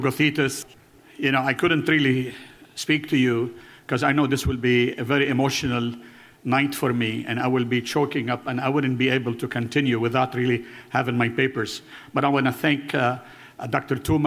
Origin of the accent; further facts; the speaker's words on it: Lebanon; moved away as an adult; now in United States; thanking the people who helped me along my journey since I came from Lebanon 41 years ago.